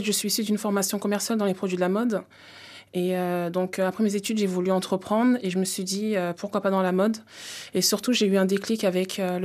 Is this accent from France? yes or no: no; Mali; la production se fait au Mali, dans mon pays d'origine.